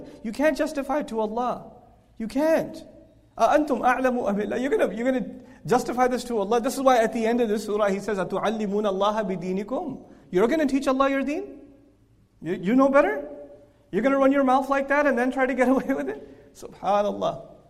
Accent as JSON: {"language": "English", "country": "Pakistan", "said": "I come from Pakistan, that's my home country."}